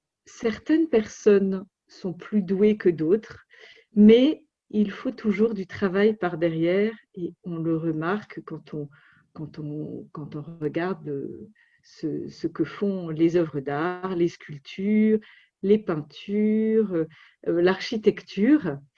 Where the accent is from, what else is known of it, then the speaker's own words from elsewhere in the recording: France; alors, donc je suis française, j'habite près de Paris et aussi près de Versailles.